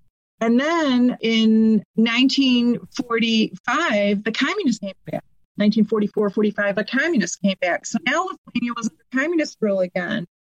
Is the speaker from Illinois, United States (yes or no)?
yes; Chicago, Illinois, United States; you know, I grew up in Chicago in the 1960s